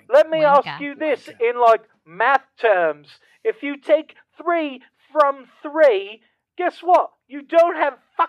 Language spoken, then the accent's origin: English; Cambridge, Massachusetts, United States; I'm from Cambridge.